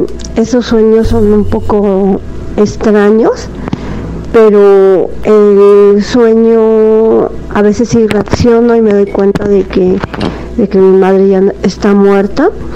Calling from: Atizapán, State of Mexico, Mexico; de Atizapán.

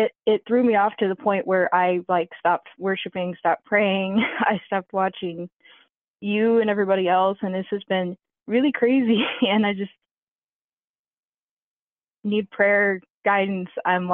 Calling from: Ohio, United States; I'm calling from Ohio.

